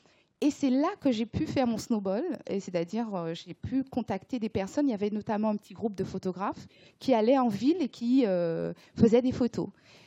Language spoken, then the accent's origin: French; Martinique, France; des fois, je peux dire je suis française, je suis martiniquaise